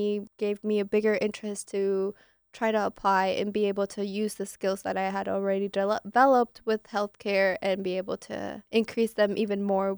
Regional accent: Indiana, United States; And I'm from Indiana, so there's, I mean, we're so close yet a little bit far.

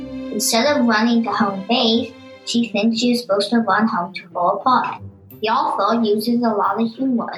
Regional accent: North Carolina, United States; I'm 8 years old. I'm from North Carolina.

